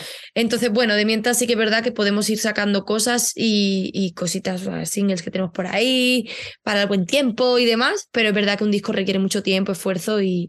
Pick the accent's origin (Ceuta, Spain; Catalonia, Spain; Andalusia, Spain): Catalonia, Spain; Barcelona; moved away as an adult; now in Madrid, Spain; yo nací en Barcelona, me he criado allí, he vivido toda mi vida hasta hace un par de años, bueno, 2 años y medio ya